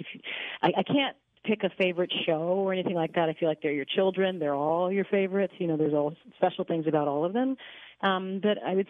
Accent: Fresno, California, United States; In my hometown of Fresno, California. And that was the beginning of the journey for me.

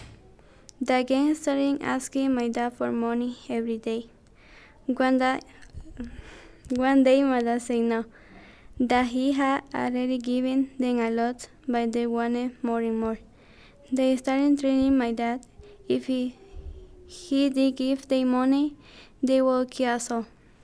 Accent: El Salvador; siblings, an older brother and a younger sister. I am from El Salvador. My life story is complicated.

